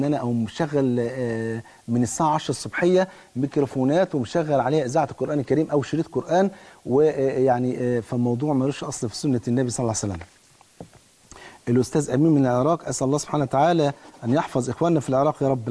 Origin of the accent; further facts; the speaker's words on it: Syria; أنا بنت من الشام، دمي حامي كتير للثورة وحبة كتير